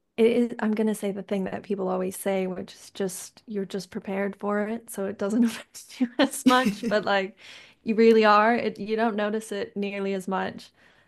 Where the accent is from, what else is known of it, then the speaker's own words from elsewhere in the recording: Canada; moved away; Whereas when I was in Canada, fundamentally, there was just like very few people in my hometown who wouldn't have had a car.